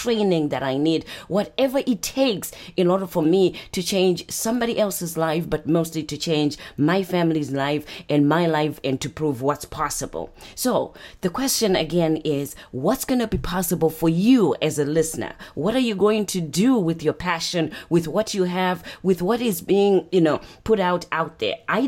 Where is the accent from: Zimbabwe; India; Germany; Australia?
Zimbabwe; now in United States; See, I'm originally from Zimbabwe, as you know.